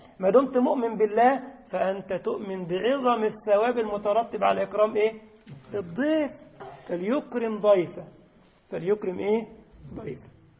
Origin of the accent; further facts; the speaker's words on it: Egypt; تفاح عندكم في الجزائر يا شيخ، انما عندنا في مصر كلها شغاله على الخرفان